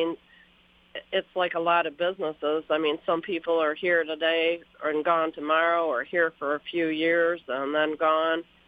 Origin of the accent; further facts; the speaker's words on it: Michigan, United States; Oh, yeah. I mean, Michigan has 10,000 lakes.